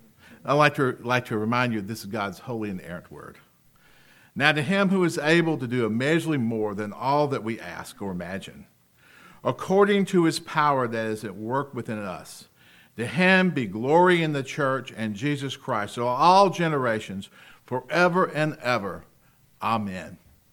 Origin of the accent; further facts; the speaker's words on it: Rock Hill, South Carolina, United States; I went to Winthrop University, which is in my hometown of Rock Hill, South Carolina.